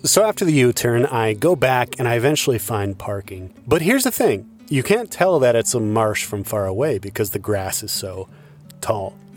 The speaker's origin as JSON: {"language": "English", "region": "Iowa", "country": "United States", "tie": "born or raised there", "said": "I grew up in Iowa, notoriously referred to by many people as flyover country."}